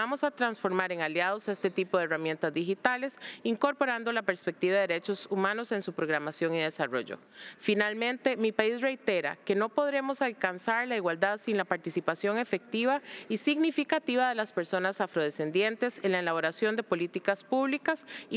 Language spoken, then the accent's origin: Spanish; Costa Rica; Como costarricense, me siento muy orgullosa de usted.